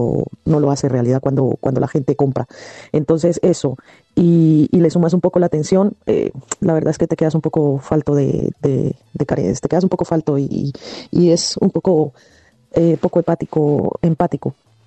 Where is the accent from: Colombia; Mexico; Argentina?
Colombia; Ibagué, Tolima; porque yo también soy de Ibagué. Entonces, querer engañar a un tolimense con lo que ella ofrece es un poco complicado, ¿no?